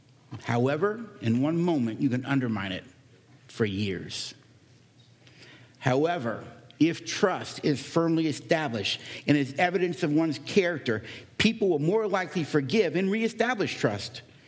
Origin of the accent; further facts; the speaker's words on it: Florida, United States; I'm from Florida. And we have two people visiting our state.